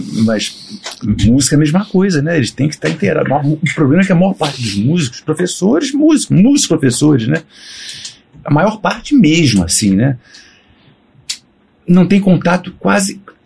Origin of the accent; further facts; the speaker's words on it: Rio de Janeiro, Brazil; Eu sou carioca.